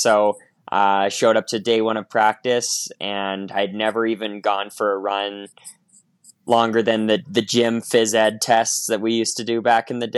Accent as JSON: {"language": "English", "region": "Utah", "country": "United States", "tie": "born or raised there", "said": "I think that comes from like growing up in Utah. You know, I competed in high school in the state of Utah."}